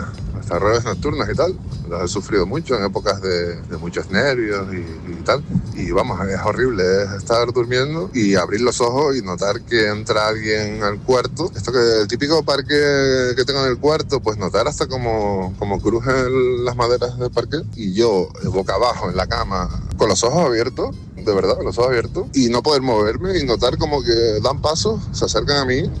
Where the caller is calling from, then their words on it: Tenerife, Canary Islands, Spain; de Tenerife. Estoy trabajando repartiendo.